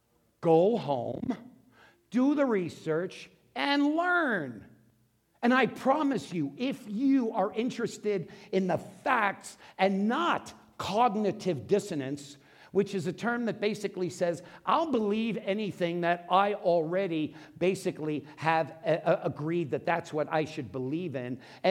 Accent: New York, United States; I said, it's okay. I'm from New York.

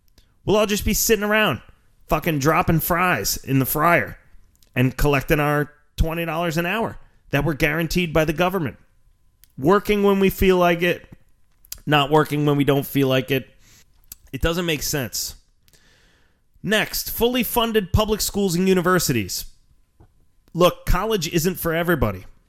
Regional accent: Pennsylvania, United States; accent: Philly Delco; My Philly Delco accent just keeps sneaking out

